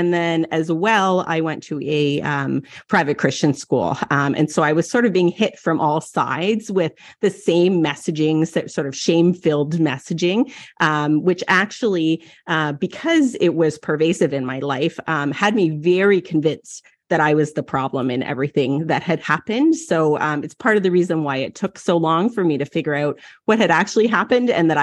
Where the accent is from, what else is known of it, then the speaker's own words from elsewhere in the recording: Toronto, Ontario, Canada; I grew up in Toronto, Ontario, Canada, oldest of three, and I was sort of steeped in religion.